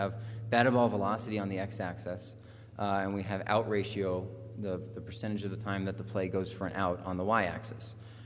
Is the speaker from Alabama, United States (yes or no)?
yes; Alabama, United States; I grew up in Alabama, and they have a lot of tornadoes down there